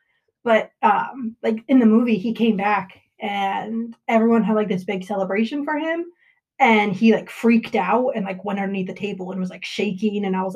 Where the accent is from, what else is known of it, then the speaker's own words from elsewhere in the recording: St. Johns, Arizona, United States; in Arizona, like so where I grew up in St. John's